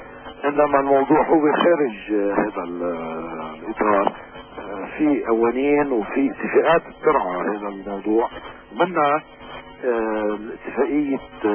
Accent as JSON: {"language": "Arabic", "country": "Lebanon", "said": "اليوم كلبنانيين"}